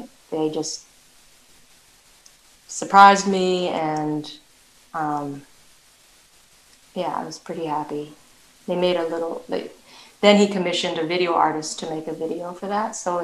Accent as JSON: {"language": "English", "town": "Toronto", "region": "Ontario", "country": "Canada", "tie": "born or raised there", "said": "You know, I grew up in Toronto"}